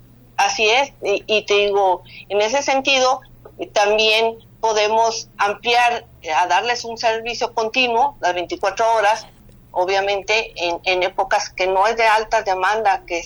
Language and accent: Spanish; Chihuahua, Mexico; como chihuahuenses, como mexicanos